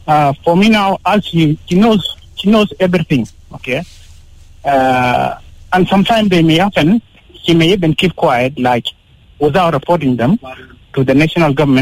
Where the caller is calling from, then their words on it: Akobo, Jonglei, South Sudan; from Akobo.